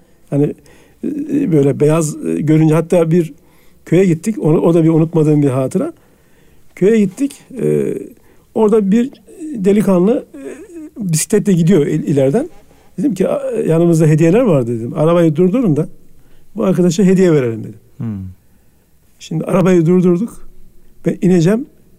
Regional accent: Konya, Turkey; also born or lived in Hendek

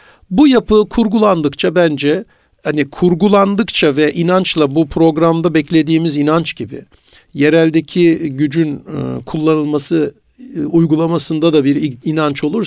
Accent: Erzurum, Turkey; Yani tartışmadığımız zaman mesela Erzurum'da, gene kendi memleketimden bahsedeyim, insanlar boşaldı, bir şey kalmadı yani.

